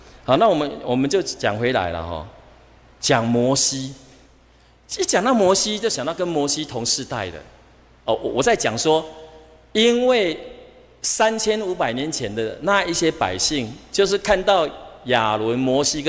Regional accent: Taiwan; 我们台湾人的个性啦

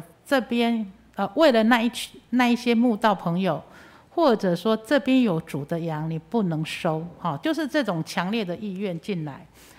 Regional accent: Chiayi, Taiwan; 因为我们都是嘉义人

